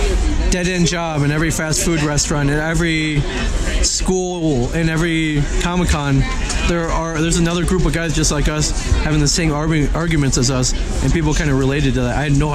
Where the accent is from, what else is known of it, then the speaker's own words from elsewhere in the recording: Ohio, United States; born there; I don't speak with a Chinese accent